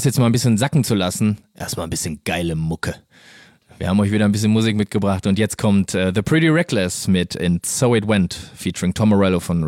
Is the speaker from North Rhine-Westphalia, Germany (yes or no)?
yes; North Rhine-Westphalia, Germany; wir Leute aus dem Ruhrpott, wir benutzen ja oft Worte, von denen wir gar nicht ahnen, dass das Ruhrpott-Sprache ist.